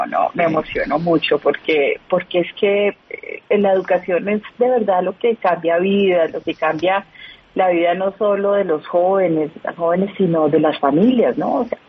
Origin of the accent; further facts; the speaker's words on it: Bogotá, Colombia; como bogotanos, a veces los bogotanos nos damos muy duro